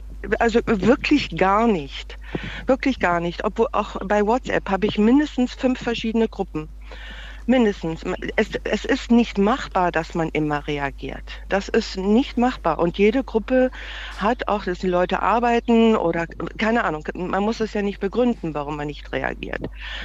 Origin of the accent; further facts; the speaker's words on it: South Africa; Ich komme ursprünglich aus Südafrika, meine Familie ist über die ganze Welt verstreut